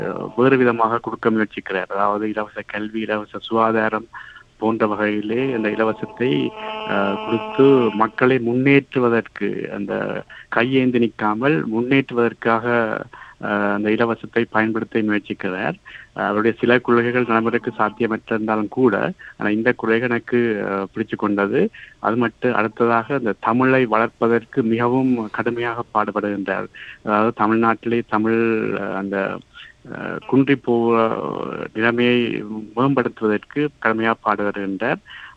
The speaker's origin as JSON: {"language": "Tamil", "country": "Sri Lanka", "said": "நான் இலங்கை தமிழர்"}